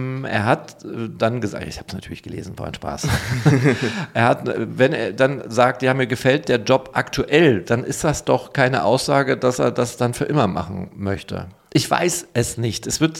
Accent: North Rhine-Westphalia, Germany; Und als Münsterländer gehe ich auch nicht so weit weg.

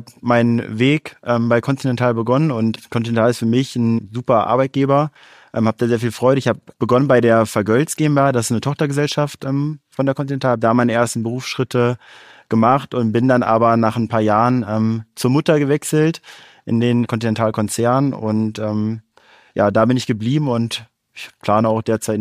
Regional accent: Kiel, Schleswig-Holstein, Germany; Habe wirklich als kleiner Junge dann auch angefangen zu kicken. Damals noch in Kiel. Ich komme auch aus Kiel.

